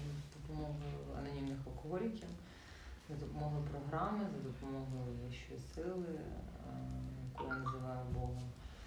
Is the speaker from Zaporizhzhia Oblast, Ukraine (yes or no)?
no; Lviv, Lviv Oblast, Ukraine; я зі Львова, я львів'янка, я зі Львова поїхала поступати в Київ, поступила дуже престижний вуз, університет Шевченка, на престижний факультет.